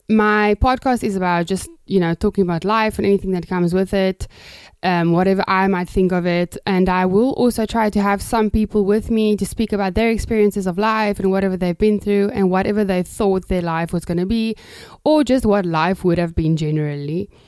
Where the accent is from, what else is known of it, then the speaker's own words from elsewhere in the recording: Cape Town, Western Cape, South Africa; first language Afrikaans; English is a second language; I am from Cape Town, South Africa. That's where I'm currently living. It's where I've lived for most of my life. And yes, I'm a Cape Townian. I'm also actually an Afrikaans person. I'm not English. It's my second language.